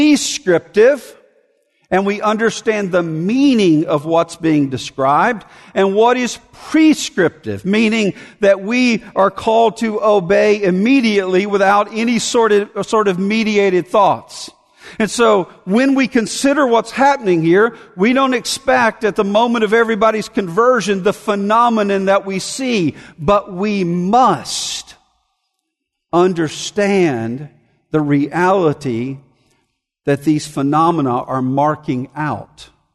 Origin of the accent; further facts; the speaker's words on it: Montgomery, Alabama, United States; I grew up in Montgomery, Alabama, and we had a lot of tornadoes.